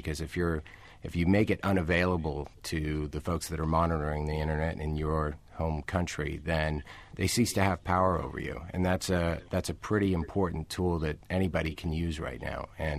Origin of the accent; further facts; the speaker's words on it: United States; maybe I'm too American on this, you really cannot rely on the state to protect you and your family.